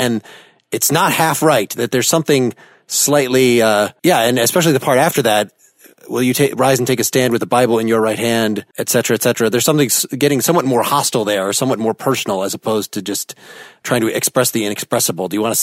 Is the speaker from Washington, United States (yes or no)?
no; Chicago, Illinois, United States; I'm also from the Chicago area like you